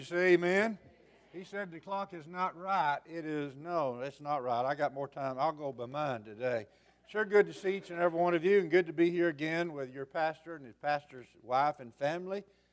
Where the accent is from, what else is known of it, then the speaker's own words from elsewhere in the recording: Alabama, United States; also born or lived in North Carolina; I said, well, I was raised in Alabama. Born and raised in the great state of Alabama. For 29 years, I lived in the state of North Carolina.